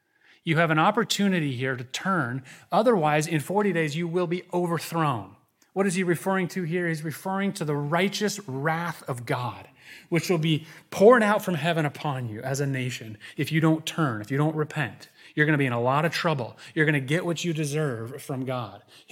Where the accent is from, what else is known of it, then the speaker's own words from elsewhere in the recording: Holland, Michigan, United States; moved away; also born or lived in New York City; I'm remembering right now when I moved from Holland, Michigan, my small hometown. Where did I land? New York City. There I was in Manhattan, wide-eyed and wondering, wow, I am small town boy in the big city.